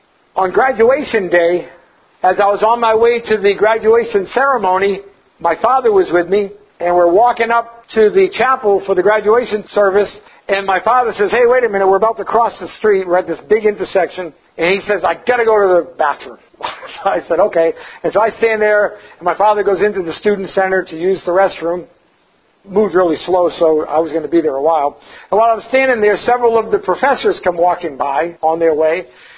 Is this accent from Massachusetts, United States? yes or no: yes; Massachusetts, United States; And I said, "Yeah, I'm from Massachusetts, New England, originally."